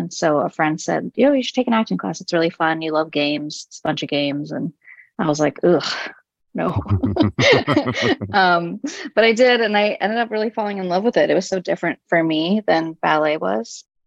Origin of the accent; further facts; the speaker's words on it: Los Angeles, California, United States; I am from Los Angeles.